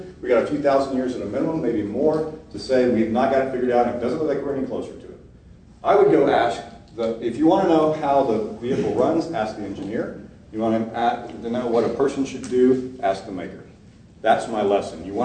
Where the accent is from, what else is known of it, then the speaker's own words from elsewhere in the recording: Scotland, United Kingdom; and as a Scotsman I can say that, some of the greatest philosophers and mathematicians and physicists have come out of Scotland.